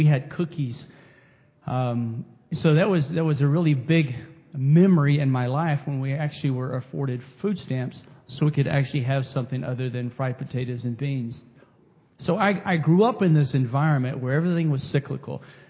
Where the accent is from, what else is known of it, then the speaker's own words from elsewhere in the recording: Monahans, Texas, United States; So I come to you from Monahans, Texas. It's a great place to be from. Grew up in poverty.